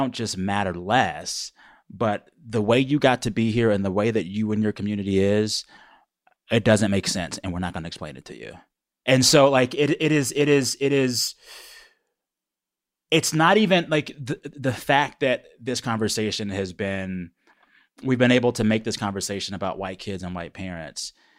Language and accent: English; San Antonio, Texas, United States; I grew up in San Antonio, Texas. And when I was a kid, San Antonio had about 5 military bases just in the city.